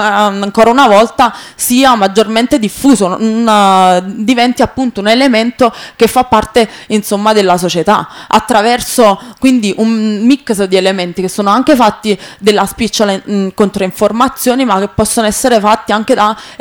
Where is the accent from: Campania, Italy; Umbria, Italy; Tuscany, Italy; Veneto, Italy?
Campania, Italy; Naples; Io vengo dalla realtà di Napoli